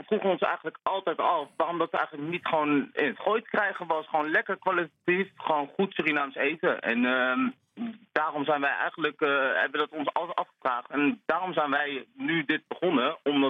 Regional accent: Laren, North Holland, Netherlands; Ik ben opgegroeid in Laren. op de Oud-Larenmerweg destijds.

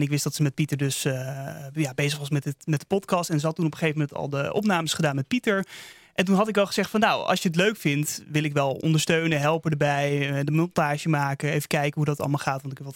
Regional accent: Huizen, North Holland, Netherlands; want ik kom zelf uit Huizen.

